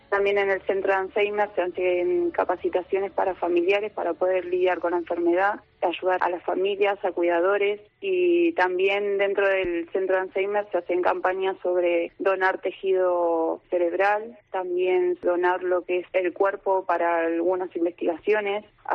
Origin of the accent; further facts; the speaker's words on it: Argentina; now in Spain; Sí, yo soy argentina.